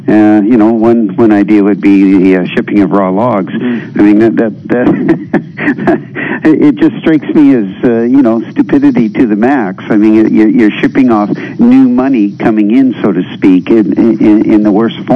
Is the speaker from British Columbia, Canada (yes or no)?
yes; British Columbia, Canada; we're kind of stupid, aren't we, as far as British Columbians?